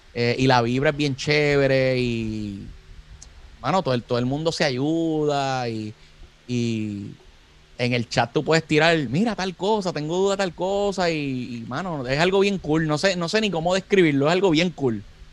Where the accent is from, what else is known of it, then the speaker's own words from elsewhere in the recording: Fajardo, Puerto Rico; Yo soy de Fajardo.